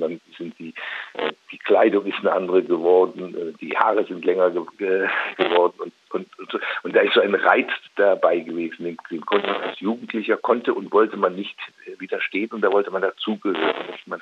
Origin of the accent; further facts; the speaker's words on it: Eifel, Germany; also born or lived in Opladen; 1967 15 Jahre alt gewesen. Ich bin aufgewachsen, bin zwar in Opladen bei Köln geboren, aber aufgewachsen in der Eifel, in ganz kleinen Orten